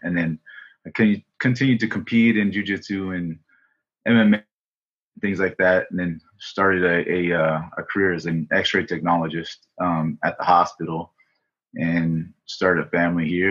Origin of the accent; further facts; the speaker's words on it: San Diego, California, United States; also born or lived in Los Angeles; Yeah, I'm from San Diego, and I grew up here. I wasn't born. I was born in L.A., but I grew up here since I was tiny.